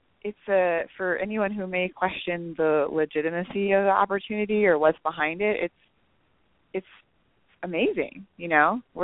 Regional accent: Wisconsin, United States; now in San Diego, United States; But so I'm originally from Wisconsin. I live in San Diego now.

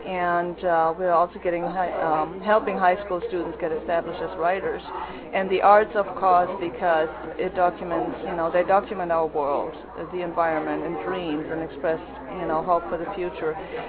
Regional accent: Germany; as I grew up in Germany, we have very well-developed conscience when it comes to the environment

